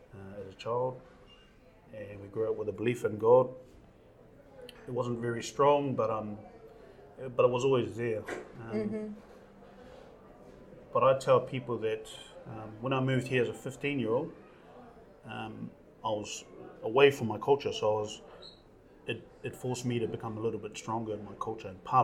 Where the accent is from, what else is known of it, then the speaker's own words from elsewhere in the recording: Bay of Plenty, New Zealand; now in Wellington, New Zealand; I'm originally from the Eastern Bay of Plenty area, but I've lived here in Wellington for 20 plus years.